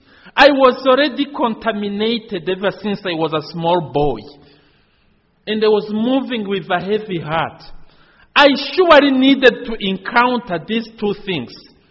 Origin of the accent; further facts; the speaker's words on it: Burundi; English is a second language; So I come from Burundi. We speak French.